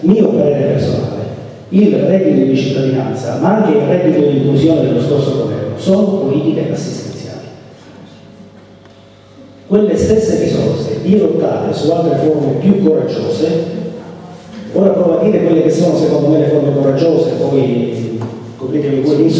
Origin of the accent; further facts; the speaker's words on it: Sicily, Italy; born there; Vicino al mio paese natale, nella Valle del Mela, è inquinata dai fumi della centrale delle raffinerie di Milazzo